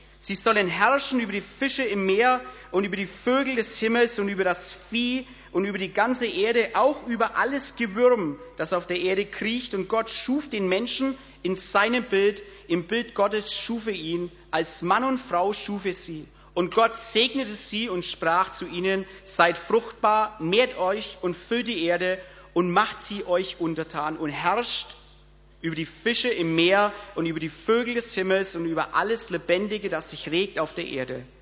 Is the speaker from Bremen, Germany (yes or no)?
no; Bavaria, Germany; Meine Witze sind nicht die besten. Ich bin halt ein Franke, von daher.